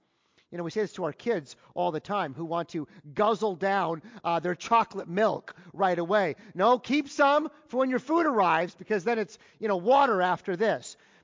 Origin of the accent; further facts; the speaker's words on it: United States; And as an American who was clearly an expert on the topic of free refills